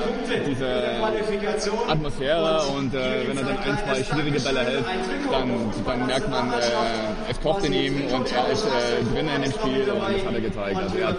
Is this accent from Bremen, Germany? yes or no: no; Leipzig, Saxony, Germany; Ich bin ja selbst gebürtiger Leipziger, habe hier das Handball 1x1 gelernt beim SC Leipzig und beim SC Mogono.